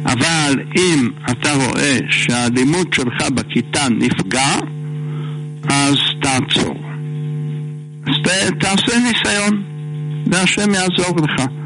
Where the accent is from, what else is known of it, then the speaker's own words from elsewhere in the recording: Jerusalem, Jerusalem District, Israel; אני יודע שבירושלים, גדלנו בירושלים